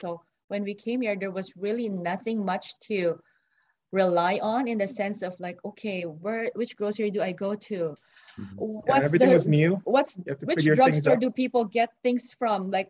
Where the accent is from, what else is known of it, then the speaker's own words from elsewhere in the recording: Philippines; We came from the Philippines, but we're Chinese people living in the Philippines